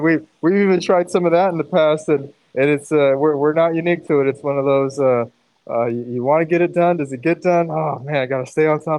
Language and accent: English; California, United States; Yeah, I got to do our part as a Californian, go support these San Francisco restaurants.